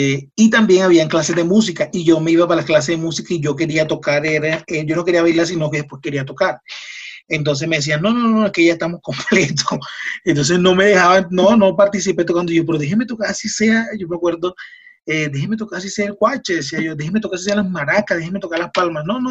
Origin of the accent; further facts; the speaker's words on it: Barranquilla, Atlántico, Colombia; yo soy de Barranquilla